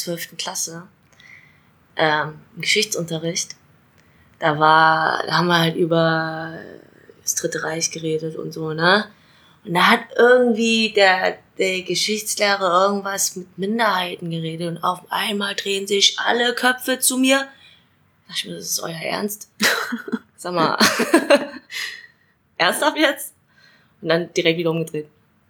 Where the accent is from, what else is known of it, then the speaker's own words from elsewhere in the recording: Dresden, Saxony, Germany; accent: Dresden/Saxon; Ich bin in Dresden geboren und aufgewachsen und ja, ich würde mal sagen, seitdem ich so 20 bin und immer so in Dresden aktiv unterwegs bin, da habe ich den Dresdner und sächsischen Dialekt ein bisschen abgelegt.